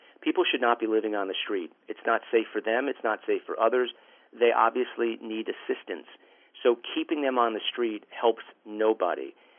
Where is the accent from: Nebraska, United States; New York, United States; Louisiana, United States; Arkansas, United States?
New York, United States; and I have been born and bred in New York. It's through my blood, and I really care about this state.